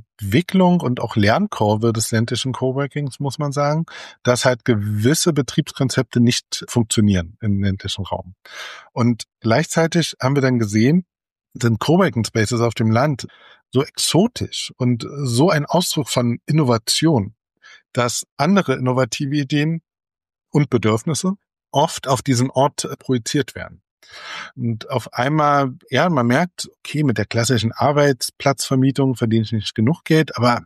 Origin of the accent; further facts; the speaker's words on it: Magdeburg, Saxony-Anhalt, Germany; Ja, wir sind ein stolzes Völkchen hier in Magdeburg